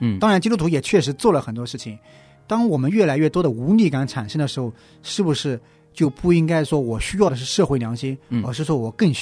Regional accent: China; 我觉得可能是因为我们中国人这个祖上不富裕，穷怕了

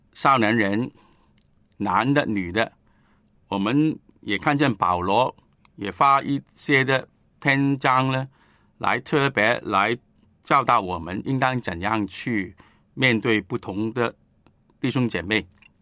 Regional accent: China; 我们中国人

